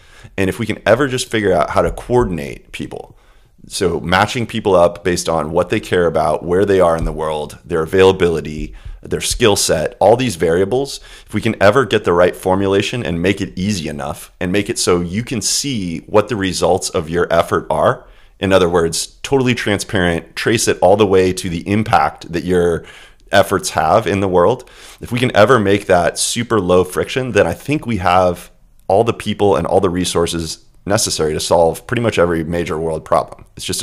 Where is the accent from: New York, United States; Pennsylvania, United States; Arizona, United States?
Arizona, United States; Phoenix; is currently based in my hometown, Phoenix, Arizona.